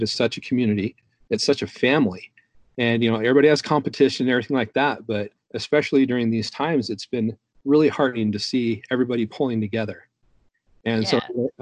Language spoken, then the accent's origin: English; Texas, United States; Now, I grew up in Texas, but I'd never been to New Orleans.